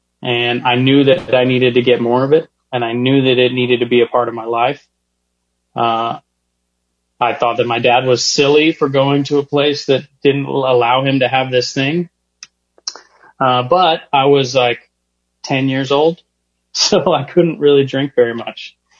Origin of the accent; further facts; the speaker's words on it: Midland, Texas, United States; I grew up in Midland, Texas.